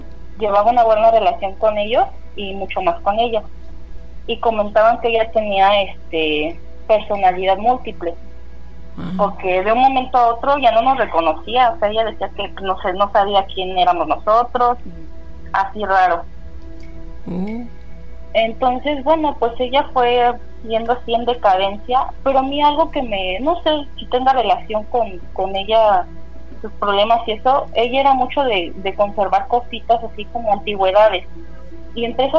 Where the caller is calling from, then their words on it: Nezahualcóyotl, State of Mexico, Mexico; Soy de estoy viviendo en Tala, Jalisco, pero soy de Nezahualcóyotl.